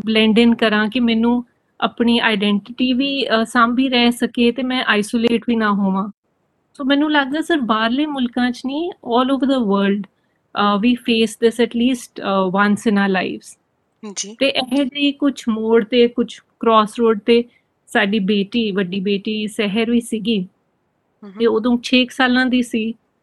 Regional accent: Chandigarh, India; ਜੀ ਅਤੇ ਚੰਡੀਗੜ੍ਹ ਦੀ ਜੰਮਪਲ ਹਾਂ।

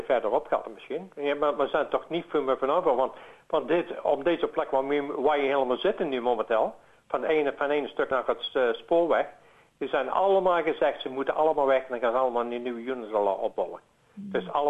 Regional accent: Breda, North Brabant, Netherlands; moved away; Dus we komen van Breda uit zoiets naar dit, dus voor ons

